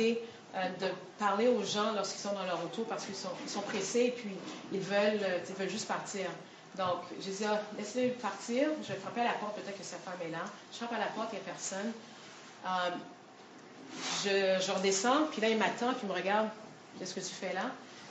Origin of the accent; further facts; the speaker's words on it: Quebec, Canada; ah oui, oui, je suis Québécois, oui, je suis Québécois.